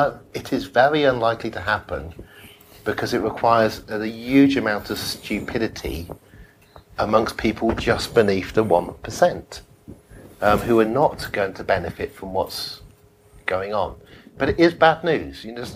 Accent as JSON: {"language": "English", "region": "England", "country": "United Kingdom", "said": "But we're so English that the idea of a property price crash, is almost worse to us than the idea of Godzilla coming in."}